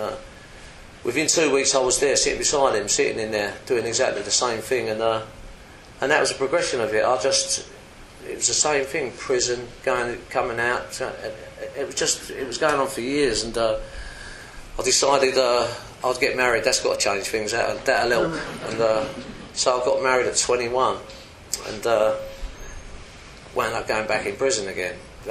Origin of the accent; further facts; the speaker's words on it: Camberwell, London, United Kingdom; I'm from South East London, Camberwell, yeah.